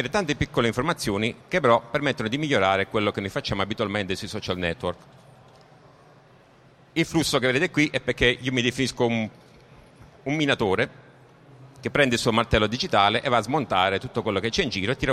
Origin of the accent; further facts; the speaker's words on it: Pavia, Lombardy, Italy; vengo da Pavia dove mi occupo di ingegneria informatica